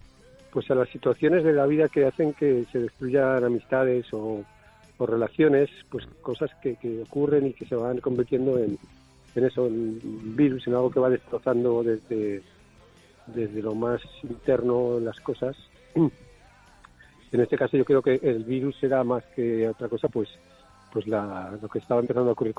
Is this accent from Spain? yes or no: yes; Zaragoza, Aragon, Spain; Y nos íbamos a Madrid, porque nosotros somos de Zaragoza